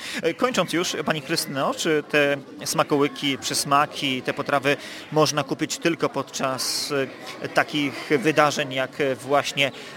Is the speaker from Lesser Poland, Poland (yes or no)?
no; Pomeranian Voivodeship, Poland; czy to ma związek z tym, że pochodzę z Kaszub